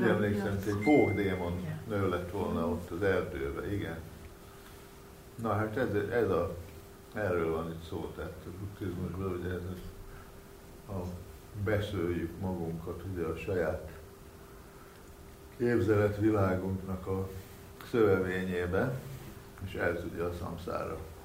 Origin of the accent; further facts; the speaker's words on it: Hungary; biztos ismeritek mindig is, hogy kívülről ezeket a meséket, mert hogy magyarok vagyunk, igaz?